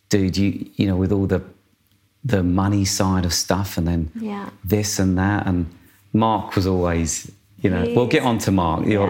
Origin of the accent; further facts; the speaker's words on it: England, United Kingdom; now in United States; I'm English. All us guys were English. And we're in America.